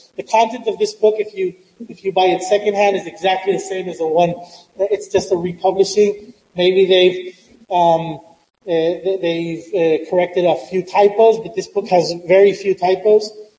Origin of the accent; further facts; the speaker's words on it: San Francisco, California, United States; I mean, I'm from San Francisco. For me, it's always an earthquake drill.